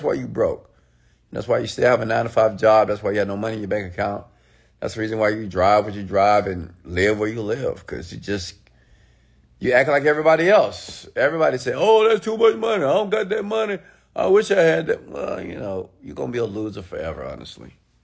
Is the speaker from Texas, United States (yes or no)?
yes; Houston, Texas, United States; Houston, Texas. Home of the Players and Pimps. H-Town. Texas. South Side. Sunny Side.